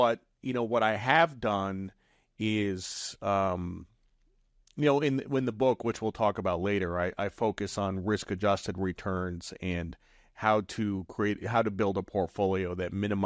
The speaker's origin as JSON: {"language": "English", "town": "Norwich", "region": "Connecticut", "country": "United States", "tie": "born or raised there", "said": "I grew up in Norwich, Connecticut, graduated from high school in 1992."}